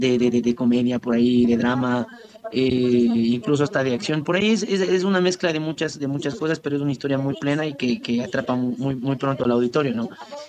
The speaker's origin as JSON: {"language": "Spanish", "country": "Ecuador", "said": "los ecuatorianos somos tanto las cosas buenas como las cosas malas."}